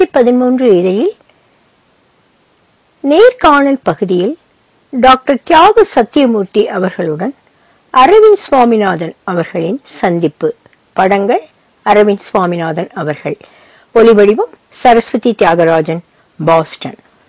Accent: Chidambaram, Tamil Nadu, India; நான் பிறந்து வளர்ந்தது சிதம்பரத்தில். அது பாரம்பரிய பெருமை மிக்க நகரம்.

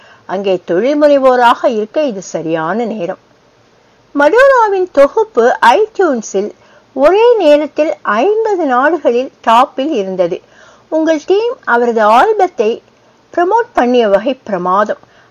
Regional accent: India; now in United States; நான் இந்தியன் என்பதே அமெரிக்கனாக இருப்பதில் ஒரு முக்கிய பங்கு வகிக்கிறது.

